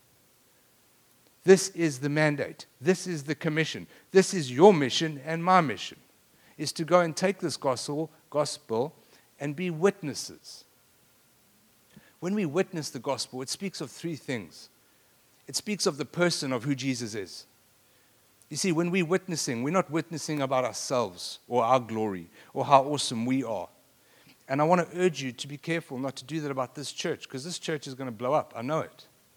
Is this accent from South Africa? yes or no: yes; South Africa; now in Lubbock, United States; I know that most of you thought that I was from Lubbock, Texas. But I'm not. I'm actually from South Africa.